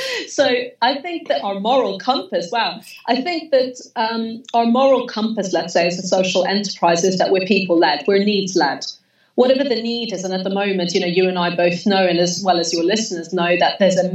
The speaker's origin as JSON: {"language": "English", "country": "Sweden", "tie": "born or raised there", "said": "Because I grew up in Sweden."}